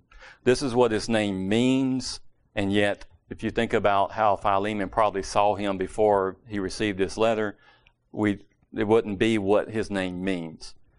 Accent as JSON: {"language": "English", "town": "Reidsville", "region": "North Carolina", "country": "United States", "accent": "southern", "said": "I took it as a derogatory because of my southern slow accent, and it's not clean, and it's not sophisticated. And I was like, no, I'm from Reedsville with a hard V."}